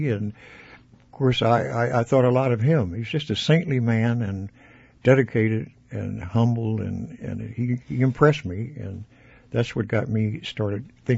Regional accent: St. Louis, Missouri, United States; Well, I grew up right here in St. Louis, yeah.

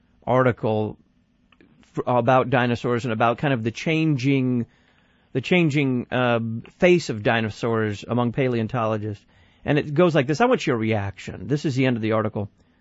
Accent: Dallas, Texas, United States; I was raised in Dallas.

